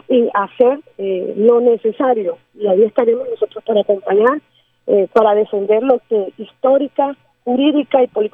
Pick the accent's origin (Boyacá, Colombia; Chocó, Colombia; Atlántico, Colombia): Atlántico, Colombia; Puerto Colombia; Nosotros aún, y me incluyo como porteña que soy, no hemos sido vencidos